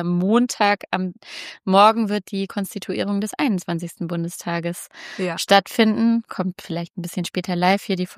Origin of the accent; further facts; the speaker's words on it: Hamburg, Germany; ich meine, ich bin aus Hamburg und Wohnen ist viel zu teuer